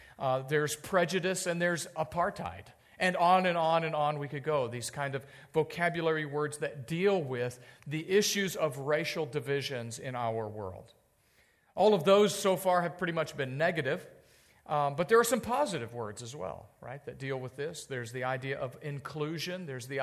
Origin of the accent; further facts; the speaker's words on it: the South, United States; I grew up in the South.